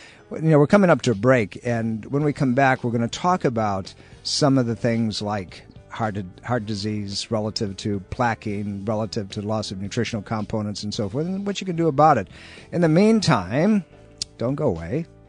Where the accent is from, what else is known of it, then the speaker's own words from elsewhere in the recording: Jamestown, New York, United States; moved away as an adult; You know, I grew up in Jamestown, New York, as the bird flies about 65 miles south of Buffalo, New York.